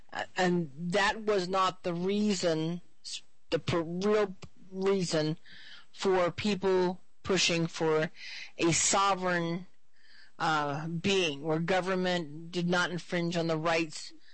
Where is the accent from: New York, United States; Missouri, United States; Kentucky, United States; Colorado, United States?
New York, United States; born there; I was born in New York, so I'm a Northerner.